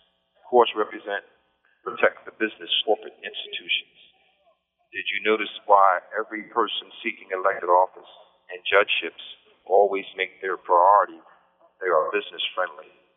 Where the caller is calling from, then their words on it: Pennsylvania, United States; I'm calling from Pennsylvania, State Prison, SCI, Phoenix.